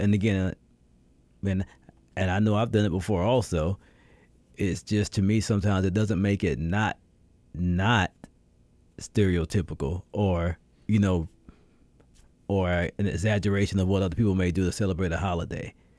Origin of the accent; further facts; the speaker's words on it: United States; of course, with my identity as being American, that's what I see a lot.